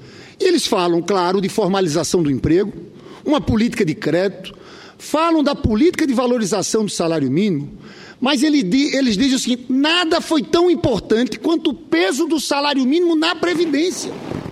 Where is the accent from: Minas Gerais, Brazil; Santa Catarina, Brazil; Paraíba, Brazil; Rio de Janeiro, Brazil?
Paraíba, Brazil; Eu que sou paraibano, tenho muito orgulho de ser nordestino também